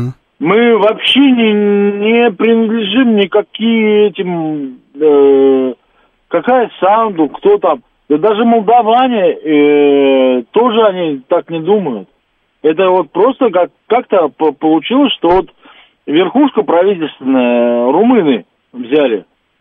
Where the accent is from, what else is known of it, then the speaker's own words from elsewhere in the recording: Ukraine; да, я украинец.